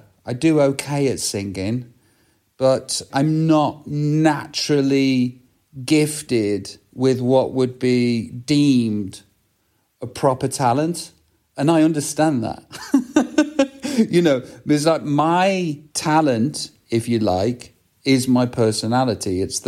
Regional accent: England, United Kingdom; as Middle England, because I'm from Middle England. That's where I'm from.

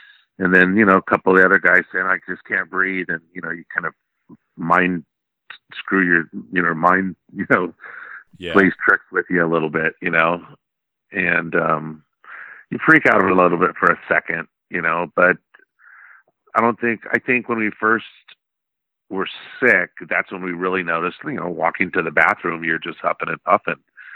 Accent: Dublin, California, United States; We grew up in Dublin, California. Same place where Zette grew up from … You know, we both grew up in the same town.

